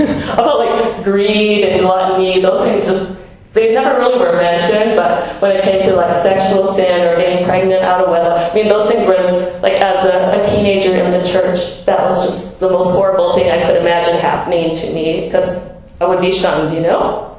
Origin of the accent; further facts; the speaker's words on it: Minnesota, United States; for me, I grew up, you know, I'm white, I'm from Minnesota.